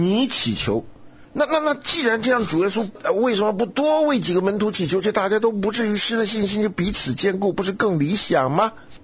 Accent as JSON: {"language": "Chinese", "country": "China", "said": "我们中国人有公筷，他们吃饭有公刀。"}